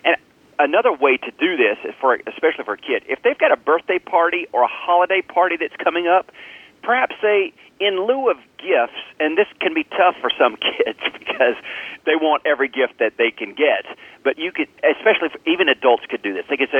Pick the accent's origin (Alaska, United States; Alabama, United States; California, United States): Alabama, United States; growing up in Southeast Alabama, in a town where there were just giving opportunities